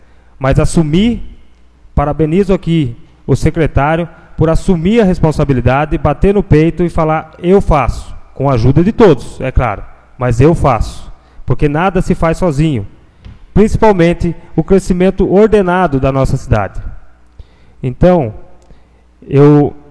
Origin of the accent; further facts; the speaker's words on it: Piedade, São Paulo, Brazil; Eu moro na Vila Moraes, nascido e criado na Vila Moraes, 31 anos ali dentro.